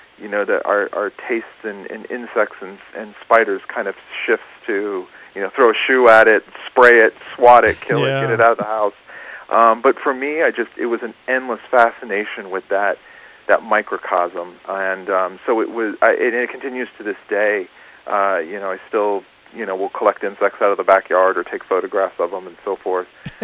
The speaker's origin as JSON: {"language": "English", "region": "Florida", "country": "United States", "tie": "born or raised there", "said": "And I would have said maybe, well, it's part of a boy's life, maybe growing up in Florida, but my daughter's equally fascinated by insects."}